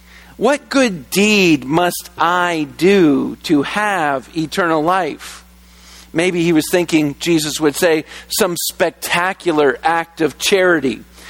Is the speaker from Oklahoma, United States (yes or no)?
no; Virginia, United States; If you grew up in church, I grew up in church in Virginia